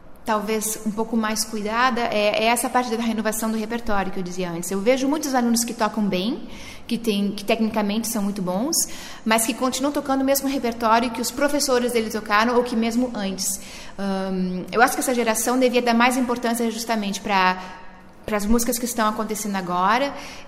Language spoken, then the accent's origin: Portuguese; Santa Maria, Rio Grande do Sul, Brazil; moved away; Eu sou gaúcha, né? Eu sou de Santa Maria.